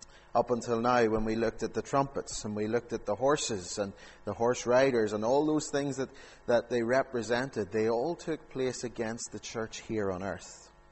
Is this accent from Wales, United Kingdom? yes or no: no; Castledawson, Northern Ireland, United Kingdom; my childhood days growing up in Meola Avenue in Castle Dawson